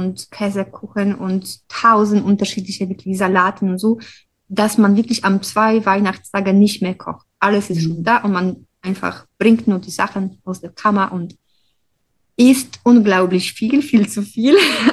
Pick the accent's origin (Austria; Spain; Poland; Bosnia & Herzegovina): Poland; now in Bonn, Germany; Also ich komme aus Polen und ich bin hier in Bonn schon seit 10 Jahren.